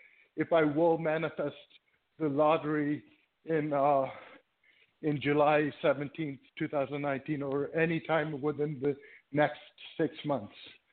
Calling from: Toronto, Ontario, Canada; from Toronto.

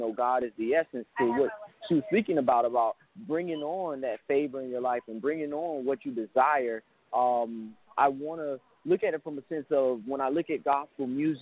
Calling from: Atlanta, Georgia, United States; I'm from Atlanta, Georgia.

